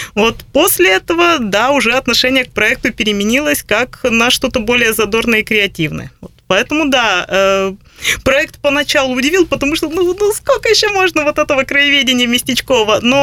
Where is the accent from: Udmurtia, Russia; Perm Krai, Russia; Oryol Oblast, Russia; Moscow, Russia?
Perm Krai, Russia; Perm; И бывают такие приколы, когда приезжаешь куда-нибудь, говоришь, я из Перми